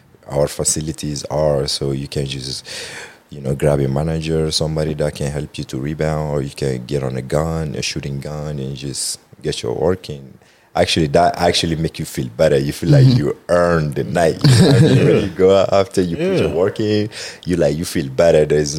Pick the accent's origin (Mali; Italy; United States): Mali; I'm from West Africa, Mali. Yeah, student athlete at ISU. Play basketball here. Been here for like 5 years now.